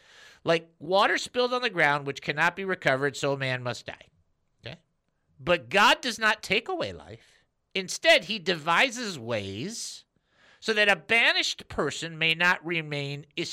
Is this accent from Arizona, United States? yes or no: yes; Phoenix, Arizona, United States; It's the first time I ever had an In-N-Out burger. I was from Phoenix. I flew in.